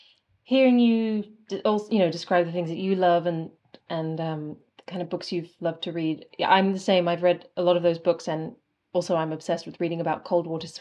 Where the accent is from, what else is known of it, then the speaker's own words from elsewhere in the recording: England, United Kingdom; and I grew up in England, so like English people are pretty stoic when it comes to weather and coldness